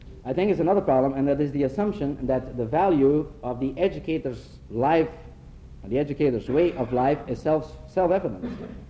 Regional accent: Belgium; I came from Belgium. I was brought up in Belgium

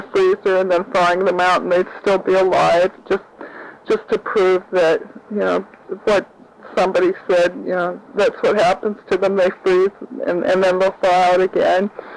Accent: Kodiak, Alaska, United States; I was born in Kodiak at the Griffin Memorial Hospital on May I'm almost forgetting my birthday. On May 16th, 1951, I grew up as the oldest child

